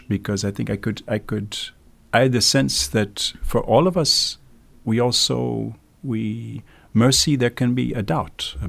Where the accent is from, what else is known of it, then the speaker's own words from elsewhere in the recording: United States; now in Lithuania; Even if I grew up in America.